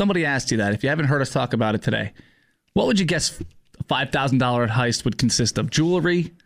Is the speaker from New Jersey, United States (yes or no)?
yes; New Jersey, United States; The New Jersey brain in my head, because I grew up in New Jersey